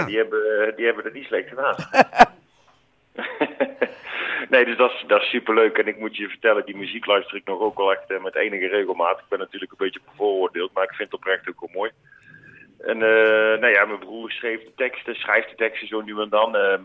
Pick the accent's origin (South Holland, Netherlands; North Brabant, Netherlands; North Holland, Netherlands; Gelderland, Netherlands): North Brabant, Netherlands; Oosterhout; Ik kom trouwens uit Oosterhout, het Brabantse Oosterhout.